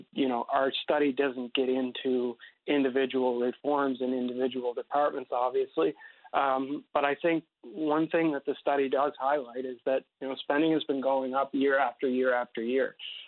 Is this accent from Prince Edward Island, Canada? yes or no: yes; Prince Edward Island, Canada; when I grew up in Prince Edward Island, you know, half of my friends that I grew up with ended up moving to Alberta to work in the oil fields.